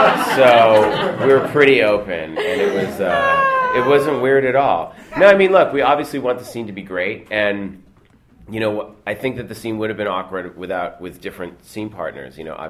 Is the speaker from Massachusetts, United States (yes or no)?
yes; Newton, Massachusetts, United States; kind of probably from where I grew up in Newton, Massachusetts, of that kind of over-sheltered, over-privileged, over-educated, kind of upper-middle-class kid